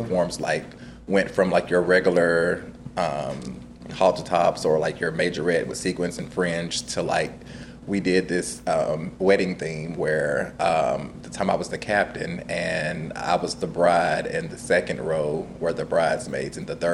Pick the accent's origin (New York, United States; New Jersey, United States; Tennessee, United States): Tennessee, United States; Nashville; also born or lived in Memphis; I was born and raised in Nashville, but Memphis, like, raised adult me.